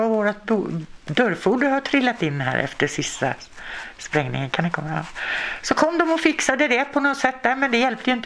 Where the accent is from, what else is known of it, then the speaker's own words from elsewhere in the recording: Stockholm, Stockholm County, Sweden; jag kom ju från Stockholm från början.